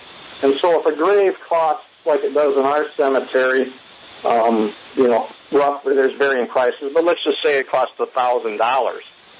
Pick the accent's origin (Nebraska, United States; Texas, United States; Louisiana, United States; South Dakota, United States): South Dakota, United States; Sioux Falls; I'm from Sioux Falls, South Dakota. I live in District 14, officially